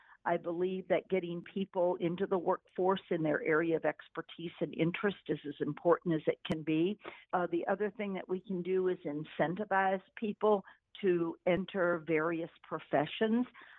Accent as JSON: {"language": "English", "region": "Virginia", "country": "United States", "tie": "born or raised there", "also_born_or_lived": "Lancaster County, Pennsylvania", "said": "I grew up in Virginia, born in Lancaster County, Pennsylvania, and we moved quite a bit while Ed was pursuing his career in cardiothoracic surgery."}